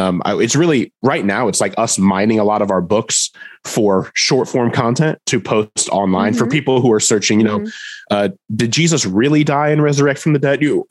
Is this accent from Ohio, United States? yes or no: no; Indiana, United States; now in Nashville, United States; growing up in the Midwest, I'd never really heard of before, because I think the closest Lifeway store to me in Northeast Indiana is actually the one on Moody Bible Institute's campus in downtown Chicago.